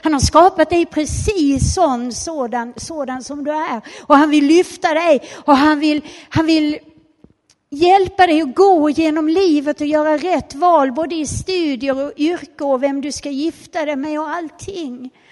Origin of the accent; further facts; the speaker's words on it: Skara, Västra Götaland County, Sweden; Nere runt Skara där vi kommer ifrån, där har de så här kosläpp på våren.